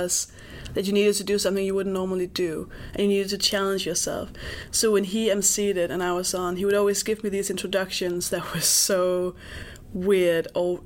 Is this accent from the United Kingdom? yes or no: no; Denmark; But then when you're in England and you say, "Oh, I'm from Denmark,"